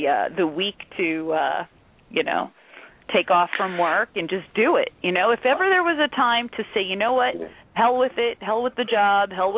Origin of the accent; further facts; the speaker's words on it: New York, United States; growing up in New York, Ohio was always like, it was always like the joke